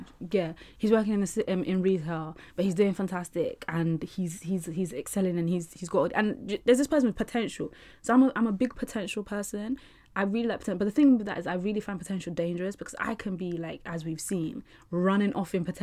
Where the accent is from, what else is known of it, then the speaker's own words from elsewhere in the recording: United Kingdom; And I think what I found really interesting about this whole thing is that I'm British and West African. I'm aware of what my West African culture is. I know what the patriarchy looks like in West Africa.